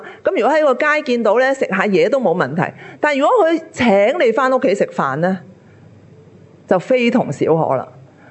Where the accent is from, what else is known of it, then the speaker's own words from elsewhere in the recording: Hong Kong; 我们香港人就很简单，经常周围吃饭的